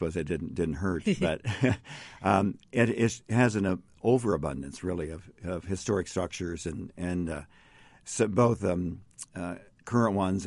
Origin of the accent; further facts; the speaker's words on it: Portland, Indiana, United States; I can't remember if it was in Indianapolis or it was in my hometown of Portland up in Jay County